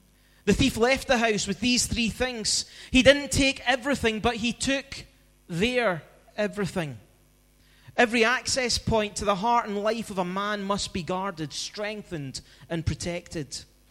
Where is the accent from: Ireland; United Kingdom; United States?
United Kingdom; Scotland; I'm the Scottish guy on that core team.